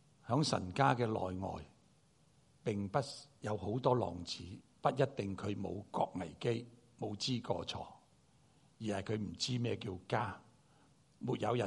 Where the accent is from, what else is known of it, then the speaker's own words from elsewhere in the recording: Chaozhou, Guangdong, China; 好像我是潮州人， 我恨食潮州菜样